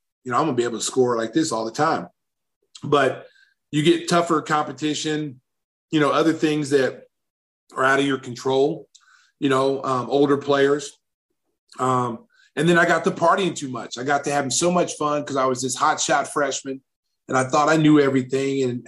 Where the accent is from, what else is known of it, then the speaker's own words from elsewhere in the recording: Lawton, Oklahoma, United States; that know me as a kid growing up in Lawton, Oklahoma.